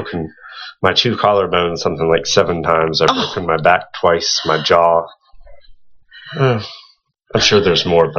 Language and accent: English; Upper Marlboro, Maryland, United States; Yes, sir. I'm a Maryland bred.